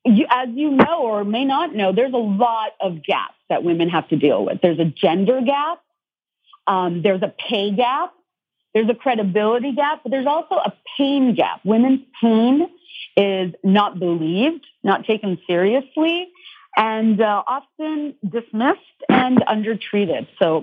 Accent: Dhaka, Dhaka Division, Bangladesh; I grew up in Bangladesh, which is Dhaka, Bangladesh, which is right next to, it's a small country right next to India

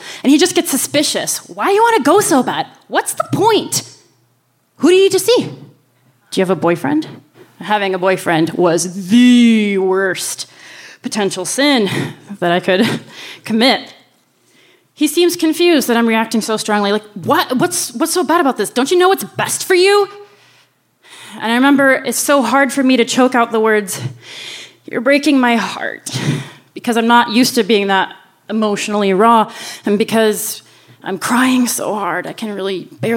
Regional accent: Yemen; now in United States; I'm coming straight from Muhammad Ali Uthman School in Yemen, where I wore a burqa outside of the school and thrust right into American public school. So it was a huge culture shock.

